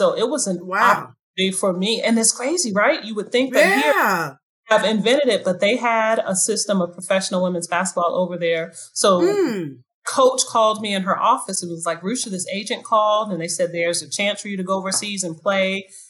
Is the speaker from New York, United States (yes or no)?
yes; Bronx, New York, United States; born there; first language Spanish; I was born in the Bronx. My first babysitters were Puerto Rican.